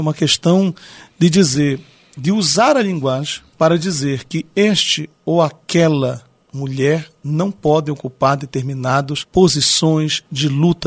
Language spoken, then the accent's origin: Portuguese; Cametá, Pará, Brazil; born there; Eu nasci em Cametá. Eu me formei em letras em Cametá.